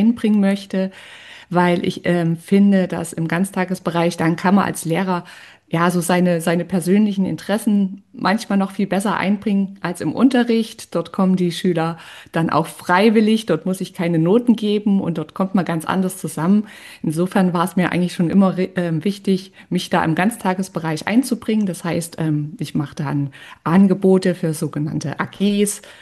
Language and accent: German; Thuringia, Germany; born there; now in Leipzig, Germany; Ja, man hört es vielleicht ein bisschen. Ich komme oder wohne in Leipzig in Sachsen. Geboren bin ich in Thüringen, auch das steckt vielleicht so ein bisschen im Dialekt mit drinne, lebe aber jetzt schon ganz, ganz lange in Leipzig